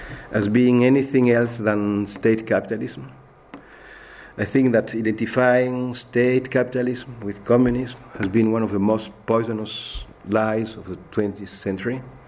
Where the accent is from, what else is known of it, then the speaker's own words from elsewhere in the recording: Paris, Île-de-France, France; English is a second language; I come from France, from Paris.